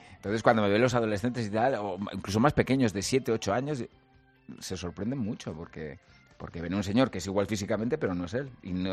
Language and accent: Spanish; La Rioja, Spain; now in Madrid, Spain; Porque yo soy muy riojano, pero llevo 26 años aquí y Madrid me encanta.